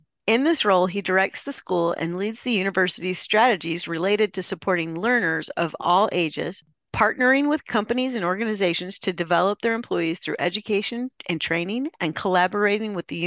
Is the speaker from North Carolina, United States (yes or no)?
yes; Charlotte, North Carolina, United States; born there; located in the heart of my hometown where I was born, Charlotte, North Carolina.